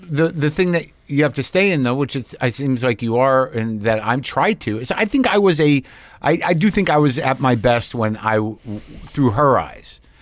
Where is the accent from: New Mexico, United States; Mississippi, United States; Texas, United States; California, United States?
New Mexico, United States; Because I went to Taos and I grew up in New Mexico.